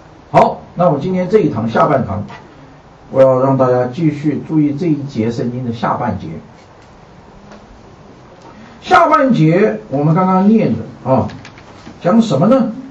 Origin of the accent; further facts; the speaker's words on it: Taiwan; 不管你在哪里长大，我从小在台湾长大，我们从小就要学一样东西